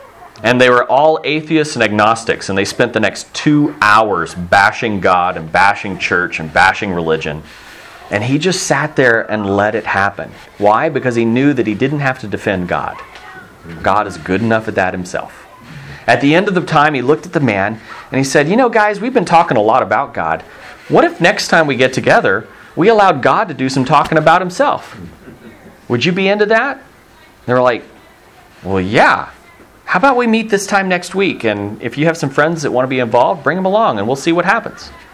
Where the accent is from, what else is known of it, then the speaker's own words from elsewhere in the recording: Singapore; I grew up in Singapore.